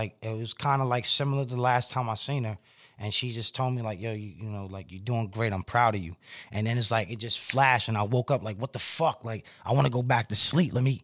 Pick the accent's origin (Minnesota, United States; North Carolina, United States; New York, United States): New York, United States; Far Rockaway; Like, I got people in Brooklyn, but I'm not from Brooklyn. I was born in Far Rockaway, Queens, in St. John's Hospital. So I'm like, let's go home.